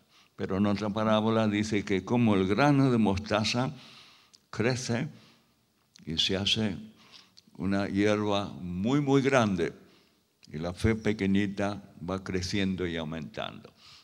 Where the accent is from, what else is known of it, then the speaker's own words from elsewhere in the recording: Argentina; born there; Sabéis que nací en la Argentina y al diccionario a veces hablando mal y pronto lo llamamos el mataburros